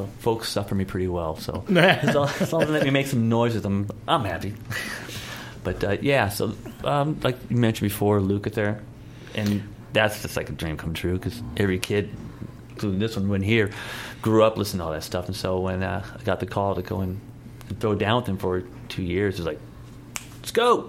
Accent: Fontana, California, United States; I grew up like an hour from here in Fontana, California.

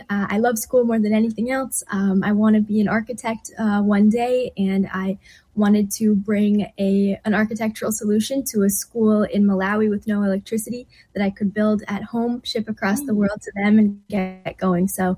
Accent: Vancouver, British Columbia, Canada; I'm from Vancouver, Canada, and I'm really excited to talk about my work with that so far.

